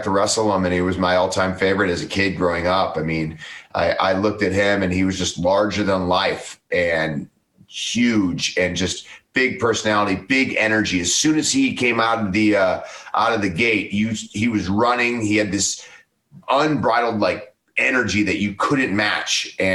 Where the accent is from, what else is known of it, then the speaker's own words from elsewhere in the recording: Parma, Ohio, United States; Like, I'm from Parma, Ohio. When you're from Parma, Ohio, you know, you go to college, you get it after college, you go back home